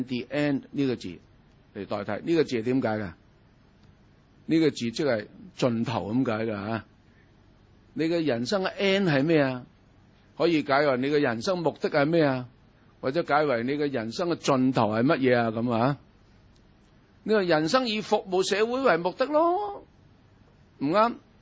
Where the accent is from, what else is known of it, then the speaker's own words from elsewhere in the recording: China; 我哋中国人好傻嘅话，过新年啊，千万唔好噏个死字啊